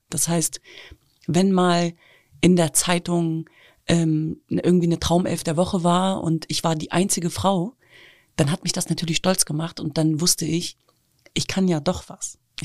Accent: Hanover, Lower Saxony, Germany; born there; Naja, ich bin ja in Hannover-Linden geboren und das war damals schon so ein Problembezirk, will ich mal sagen.

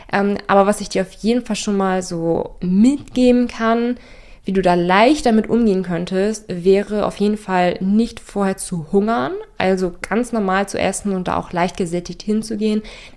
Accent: Northern Germany, Germany; Für mich als Norddeutsche, ich habe wirklich erst Kaiserschmarrn so kennengelernt, als ich so in diese ganze Foodblogging-Szene reingekommen bin, weil man bei uns oben einfach Pfannkuchen sagt

